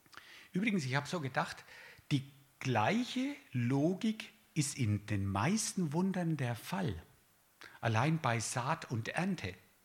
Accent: Bavaria, Germany; Ich kenne mich da nicht aus. Ich komme aus Franken.

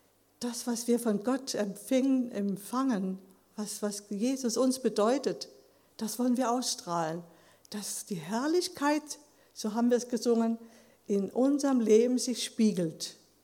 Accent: Wetzlar, Hesse, Germany; aus meiner Heimat, also aus Wetzlar

